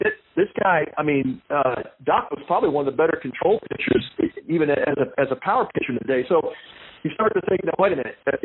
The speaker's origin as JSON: {"language": "English", "region": "Texas", "country": "United States", "tie": "born or raised there", "said": "I was raised in Texas. So, you know, I've always thought, you know, Catholics were Catholics, Jews were Jews, and most Texans were Baptists."}